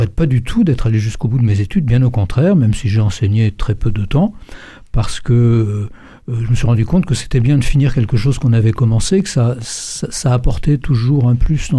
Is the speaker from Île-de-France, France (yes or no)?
yes; Paris, Île-de-France, France; C'est parce que, bon, j'étais de Paris